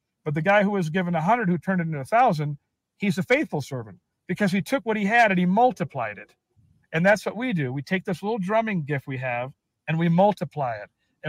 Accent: Compton, California, United States; But the name originally came because when I grew up in Compton, I was around 6 or 7 years old.

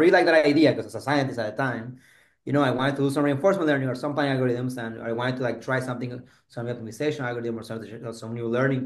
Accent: Boconó, Trujillo, Venezuela; also born or lived in Mérida; I grew up in Venezuela. I actually didn't grow up in Caracas. I moved to Caracas when I started college, but I grew up in a smaller city called Boconó and then Mérida.

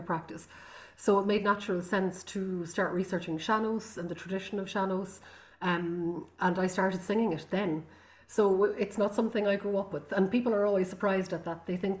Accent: Connacht, Ireland; first language Irish; English is a second language; I come from Connemara in the Gaeltacht in the west coast of Ireland, outside Galway. And it's a Gaelic Gaeilge-speaking region, and I grew up speaking Irish. My mother is from Carrow, my father is from Wicklow.

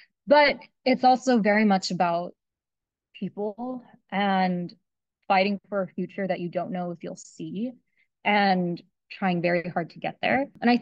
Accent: Florida, United States; I mean, I grew up in Florida.

